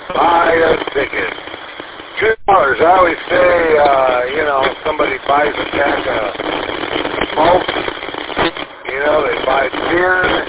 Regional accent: Michigan, United States; Probably like me and most other people here, Charlie, for the most part, been born and raised in Michigan. And had enough of those winters.

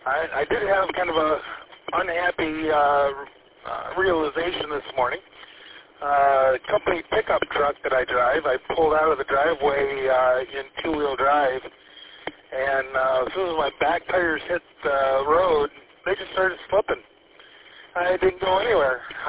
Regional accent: Vanderbilt, Michigan, United States; I was born and raised there in Vanderbilt and Snow Belt of America, you know.

